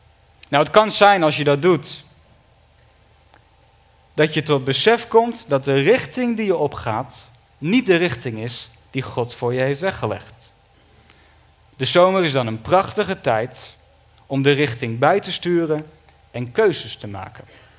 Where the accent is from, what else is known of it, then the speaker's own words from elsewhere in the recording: Den Helder, North Holland, Netherlands; Ik woonde niet in Heerhugowaard, ik kwam uit Den Helder.